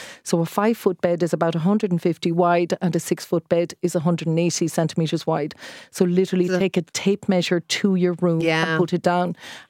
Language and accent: English; Ireland; I'm Irish. My background actually is art and design. I studied sculpture, so I love texture.